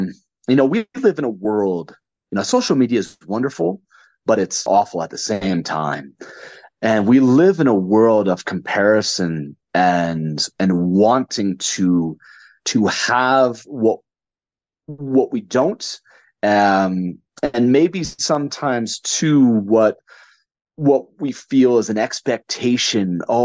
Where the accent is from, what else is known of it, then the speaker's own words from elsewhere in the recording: Connecticut, United States; I'm born and raised in Connecticut